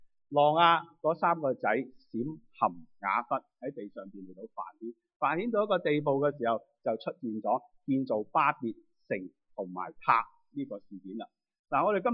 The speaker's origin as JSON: {"language": "Chinese", "country": "China", "said": "我们身为中国人都懂听到国语的，又可以懂讲一些英文的时候"}